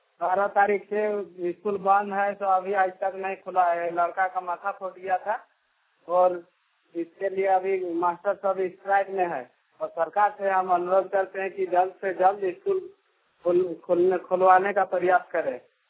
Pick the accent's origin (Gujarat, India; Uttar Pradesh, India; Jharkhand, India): Jharkhand, India; Baijmana; बोकारो जिला बैजमाना का रहने वाला हूँ।